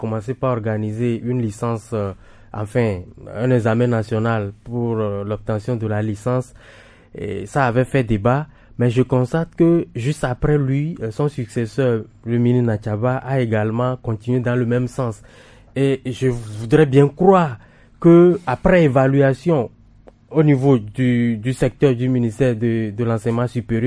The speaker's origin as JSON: {"language": "French", "country": "Togo", "said": "parce que on est togolais, on comprend"}